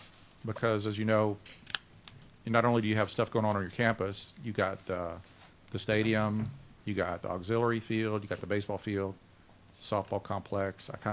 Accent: Port Arthur, Texas, United States; So finished up there and came on back to Texas. I grew up in Port Arthur.

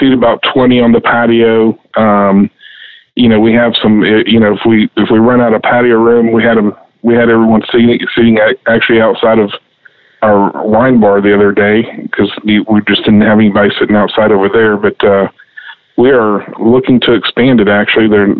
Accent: Galveston, Texas, United States; I grew up in Galveston, so I've got a shrimp sandwich on there

